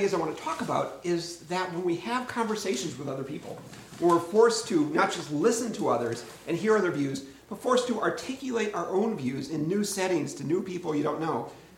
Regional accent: Northfield, Minnesota, United States; In my mind, I'm part of a long history of Northfield people giving teaching talks at Holden Village.

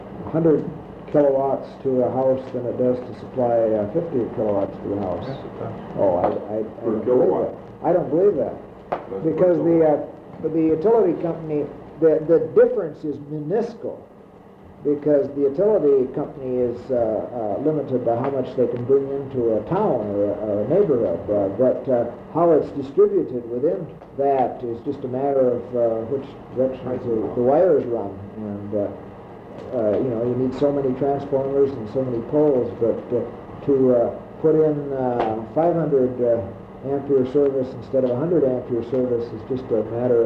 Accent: Illinois, United States; Illinois.

